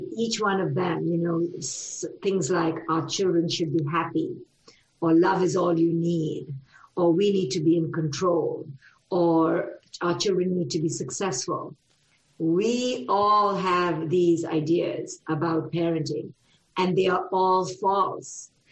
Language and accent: English; India; now in United States; the culture I was growing up in, which is India, I grew up in India